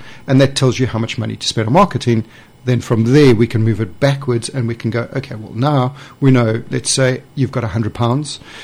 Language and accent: English; South Africa; now in United Kingdom; South Africa.